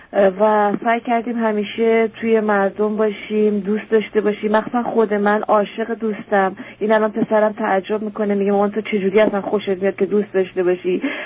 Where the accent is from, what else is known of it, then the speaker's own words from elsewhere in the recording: Iran; moved away; از ایران اومدنم، اول یه مقدار توی کشور اروپایی بودیم